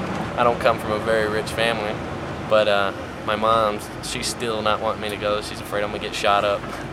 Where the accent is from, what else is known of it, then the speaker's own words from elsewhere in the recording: Tennessee, United States; I'm coming from Decatur County, Tennessee. About 45 minutes from here